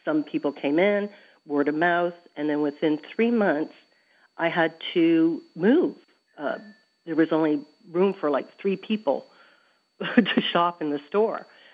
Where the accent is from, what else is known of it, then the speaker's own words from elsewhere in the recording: West Palm Beach, Florida, United States; We're from West Palm Beach.